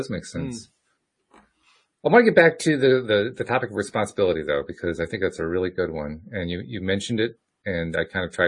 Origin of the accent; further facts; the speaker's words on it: United States; I'm an American. I make me laugh, so why not?